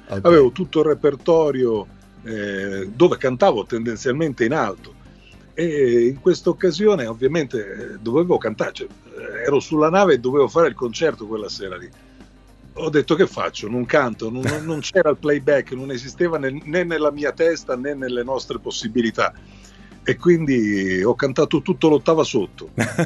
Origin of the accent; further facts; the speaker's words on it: Catania, Sicily, Italy; da buon catanese, venire lì è un onore.